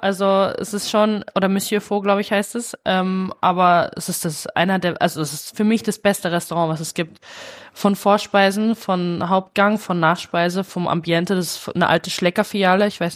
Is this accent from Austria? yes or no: no; Munich, Bavaria, Germany; ich bin ein Münchner Kindl.